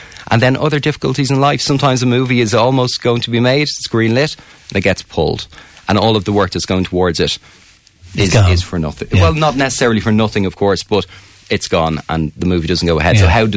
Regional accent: Tallaght, County Dublin, Ireland; I grew up in Dublin 24 in Tala.

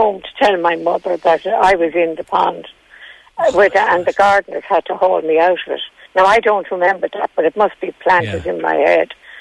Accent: Ireland; Of course, that's part of our makeup as Irish people.

